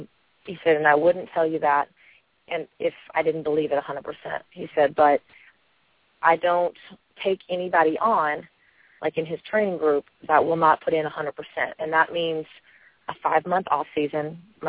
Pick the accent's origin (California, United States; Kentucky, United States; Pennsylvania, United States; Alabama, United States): Kentucky, United States; I'm actually from Kentucky.